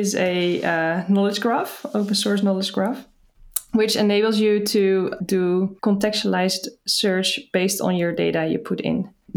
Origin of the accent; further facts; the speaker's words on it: Netherlands; English is a second language; now in Helsinki, Finland; I'm from the Netherlands, but currently living in Helsinki.